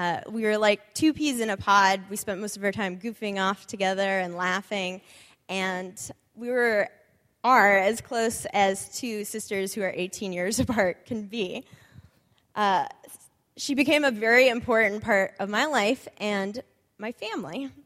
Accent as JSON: {"language": "English", "town": "Seattle", "region": "Washington", "country": "United States", "said": "I mean, we're from Seattle. We know this."}